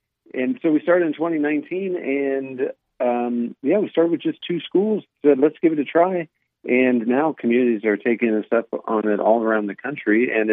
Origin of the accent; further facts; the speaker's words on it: Van Wert, Ohio, United States; And I learned about this because of a community in Northwest Ohio, my hometown of Van Wert, Ohio.